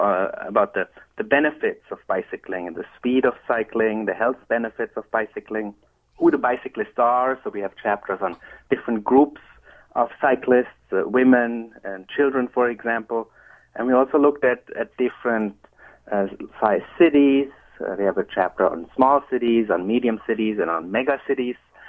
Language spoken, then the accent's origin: English; Germany; English is a second language; now in United States; And as my accent may tell you, I'm originally from Germany and not from Virginia.